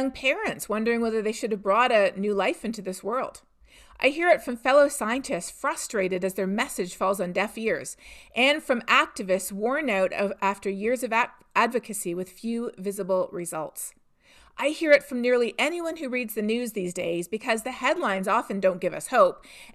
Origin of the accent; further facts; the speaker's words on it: Canada; In my home country of Canada